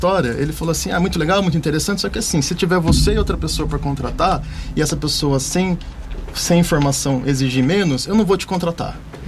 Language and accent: Portuguese; Piracicaba, São Paulo, Brazil; Eu sou de Piracicaba.